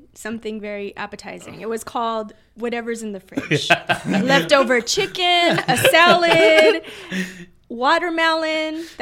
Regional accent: La Puente, California, United States; because I grew up in the San Gabriel Valley in a city called La Puente.

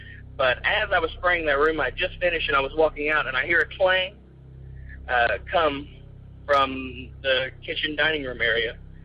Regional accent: Oklahoma, United States; I'm from Oklahoma. I'm 26 years old.

